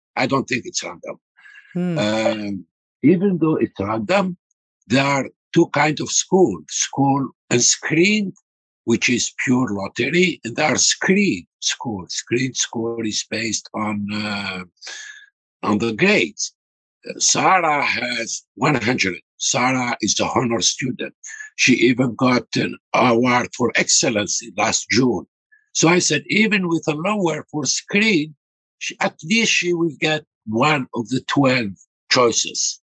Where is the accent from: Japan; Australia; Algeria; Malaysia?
Algeria; now in United States; I am from Algeria. I am an immigrant.